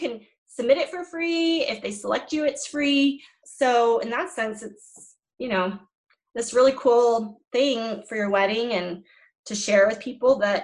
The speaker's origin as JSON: {"language": "English", "town": "Houston", "region": "Texas", "country": "United States", "tie": "born or raised there", "said": "I know I grew up in Houston, the Houston Chronicle, you pay for your wedding announcements in there, you know."}